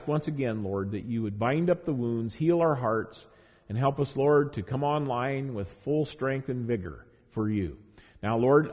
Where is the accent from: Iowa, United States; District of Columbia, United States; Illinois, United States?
Iowa, United States; Moscow; people like me from Moscow, Iowa. You know, that's my home turf. I joked with someone this week that when I was talking about that, I said, you know, I'm from Moscow. They said, oh, Moscow, Russia?